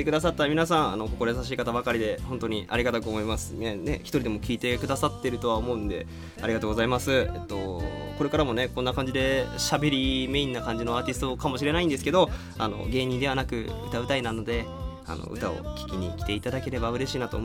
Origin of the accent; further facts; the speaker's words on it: Kansai, Japan; accent: Kansai dialect; 僕の喋り方が関西弁なので、